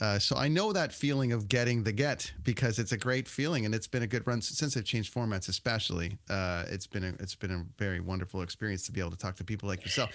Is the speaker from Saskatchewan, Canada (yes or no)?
no; Ontario, Canada; I grew up in Ontario.